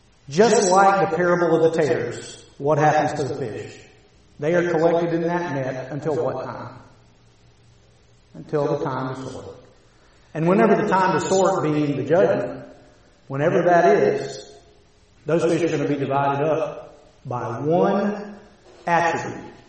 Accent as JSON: {"language": "English", "region": "Florida", "country": "United States", "tie": "born or raised there", "said": "I grew up in North Florida. We had a lot of net fishing up there."}